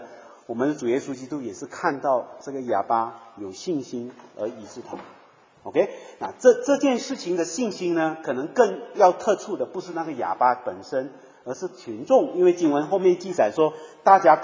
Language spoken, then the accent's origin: Chinese; Malaysia